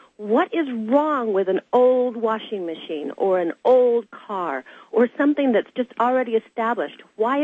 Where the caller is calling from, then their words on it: Grass Valley, California, United States; From Northern California. Okay. Grass Valley and above the smog that's produced by Sacramento and blows up this way.